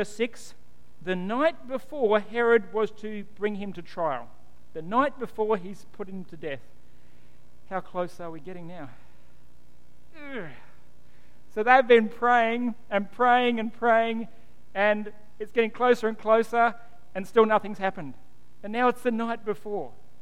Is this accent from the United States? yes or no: no; Western Australia, Australia; Yeah, I'm from, well, I wasn't actually from Perth at the time, but I'm from, you know, the Wheat Belt, from WA.